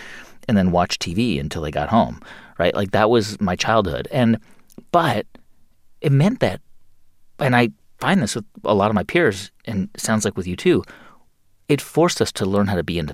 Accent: California, United States; and I was from California. I am from California, and so it was totally alien to me.

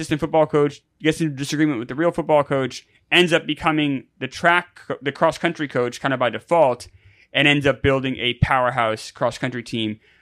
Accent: Long Island, New York, United States; I'm obviously not Hispanic. It's no surprise probably to anyone watching this or listening to this. I grew up in New England or New York in the Long Island. So it's very, very white most of the time I was there.

